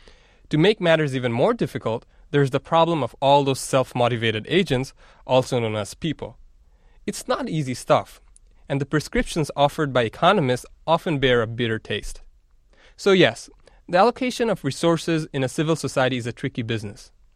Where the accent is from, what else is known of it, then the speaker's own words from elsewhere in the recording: Bangladesh; Growing up in Bangladesh, I saw poverty eye to eye. The orphan children eating from a dustbin. A family of seven crammed in an 8x8 feet slum hut.